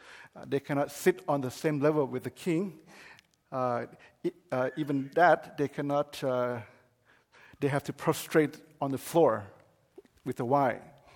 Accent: Thailand; I was born and raised in Thailand. I know the Thai culture and the Thai language already, so I don't have to learn all of that.

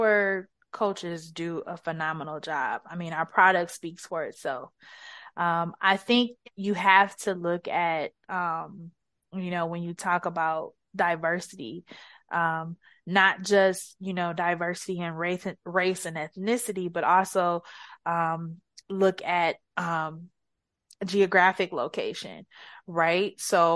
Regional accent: Detroit, Michigan, United States; No, I'm from Detroit. I'm from the city, born and raised in the city.

